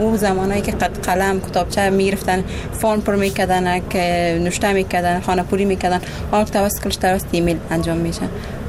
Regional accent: Afghanistan; چون دری و پشتو همه ما افغان هستیم یا داریم.

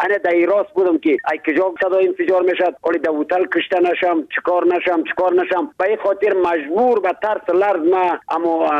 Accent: Afghanistan; چون خودم پامیری هستم، از پامیری بدخشان افغانستان هستم،

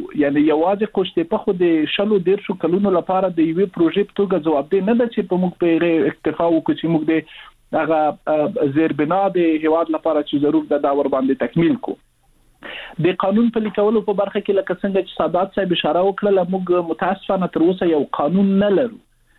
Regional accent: Afghanistan; زه د یو افغان په توګه کوم چې ښه د افغانستان راتلونکی زه دوه کال وروسته څنګه وینم، پنځه کال وروسته څنګه وینم

